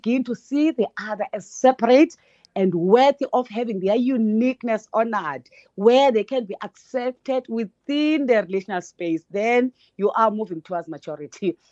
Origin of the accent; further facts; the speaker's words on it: Flagstaff, Eastern Cape, South Africa; I'm from the Eastern Cape, Flagstaff, brought up in the rural areas.